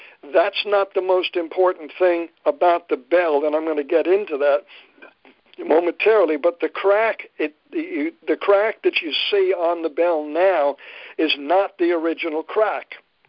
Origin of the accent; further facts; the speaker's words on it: New Jersey, United States; I'm from New Jersey initially and have been to Philadelphia and seen this